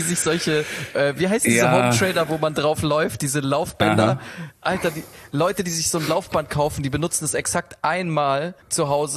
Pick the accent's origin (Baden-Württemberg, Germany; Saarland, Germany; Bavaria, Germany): Baden-Württemberg, Germany; Konstanz; Wir kommen ja aus Konstanz.